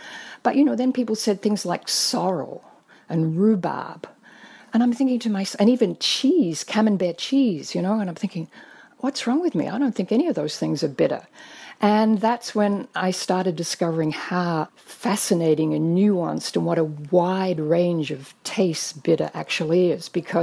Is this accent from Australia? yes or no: yes; Australia; I grew up in Australia.